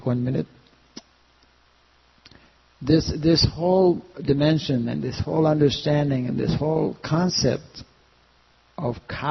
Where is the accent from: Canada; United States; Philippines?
Canada; because I'm from Canada, it's not because that I'm from Canada